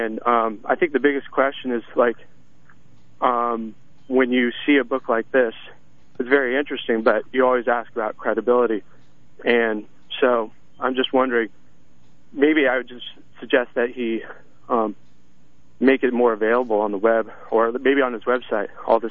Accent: Chapel Hill, North Carolina, United States; I am from Chapel Hill, North Carolina.

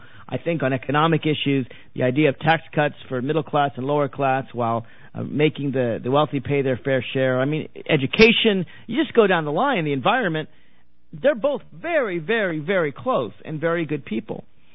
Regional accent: Tennessee, United States; and my home state of Tennessee

